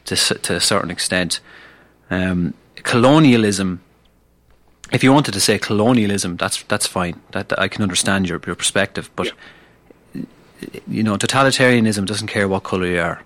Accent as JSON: {"language": "English", "country": "Ireland", "said": "because I'm from Ireland and I understand the history of Ireland"}